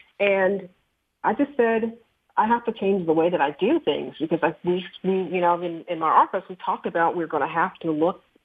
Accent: Miami, Florida, United States; born there; My sister and I was born in Miami. I have a twin, actually. My twin sister and I were the first babies in our family to be born in an integrated hospital.

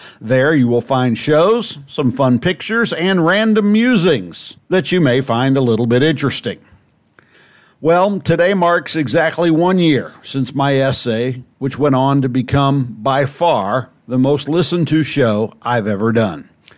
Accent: Indiana, United States; You see, I'm from Indiana, a place where hoops is king, and the next biggest sport is a distant second place.

